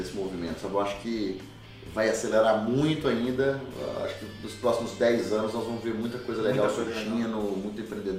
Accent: Governador Valadares, Minas Gerais, Brazil; eu fico feliz em saber que minha região, minha cidade natal aí está começando a criar alguns talentos.

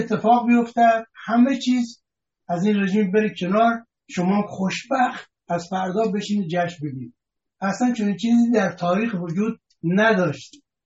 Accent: Iran; یک پیام من به عنوان یک ایرانی و هموطن شما

